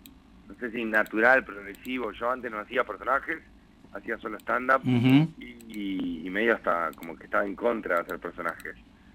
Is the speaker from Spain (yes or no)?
no; Comodoro Rivadavia, Chubut, Argentina; primero la emoción de volver a Comodoro. Yo me crié en Comodoro, viví 12 años en Comodoro.